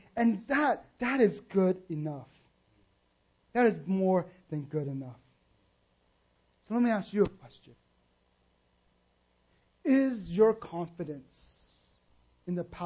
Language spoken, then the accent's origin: English; the South, United States; I come from the South, so you know when they say that, it's not a compliment.